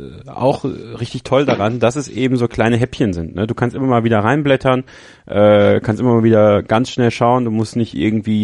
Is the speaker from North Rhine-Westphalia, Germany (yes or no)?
yes; Borken, North Rhine-Westphalia, Germany; ich komme ja gebürtig nicht, aber ich bin im Münsterland groß geworden, in Borken